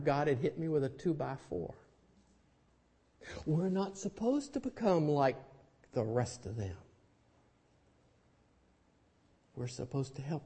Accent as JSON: {"language": "English", "region": "Tennessee", "country": "United States", "said": "I'm from Tennessee originally."}